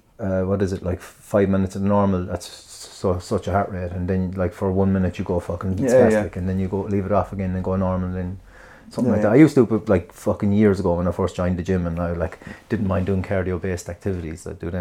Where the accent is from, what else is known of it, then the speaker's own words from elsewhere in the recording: Ireland; I'm Irish, and just think of Italia 90 and you'll kind of, it'll all mesh very easy.